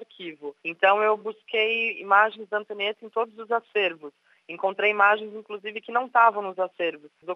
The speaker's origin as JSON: {"language": "Portuguese", "region": "São Paulo", "country": "Brazil", "tie": "born or raised there", "moved": "as an adult", "said": "Eu sou natural de São Paulo, me mudei para cá faz 7 anos"}